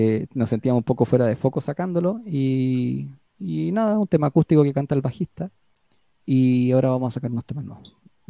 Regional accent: Quilpué, Valparaíso, Chile; now in Santiago, Chile; yo no soy de Santiago, soy de Quilpué, llegué acá a vivir.

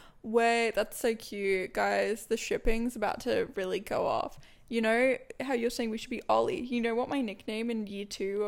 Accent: Australia; Lily's from Canada and I'm from Australia. We live together now.

